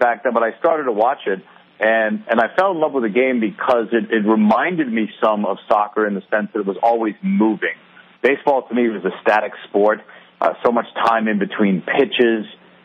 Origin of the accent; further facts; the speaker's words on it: Boston, Massachusetts, United States; I grew up in Boston, and when you grow up in Boston, it's at that point, it was hockey number one for me.